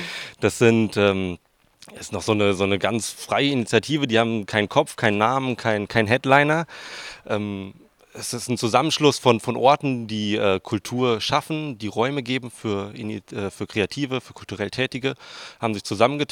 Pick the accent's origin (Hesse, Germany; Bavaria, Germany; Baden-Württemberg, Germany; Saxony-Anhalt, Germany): Hesse, Germany; Darmstadt; now in Erfurt, Germany; Ich komme aus Südhessen, aus dem schönen Darmstadt.